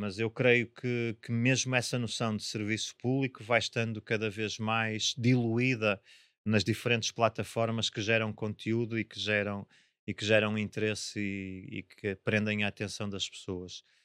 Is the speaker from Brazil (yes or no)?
no; Angola; born there; Eu nasci em Angola e estive depois um par de meses a trabalhar em Angola, já passado muitos anos de lá estar